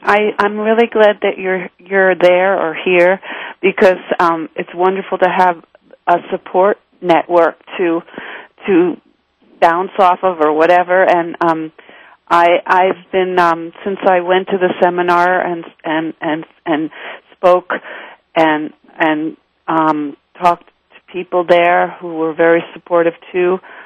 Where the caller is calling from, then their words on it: Santa Fe, New Mexico, United States; Santa Fe, New Mexico.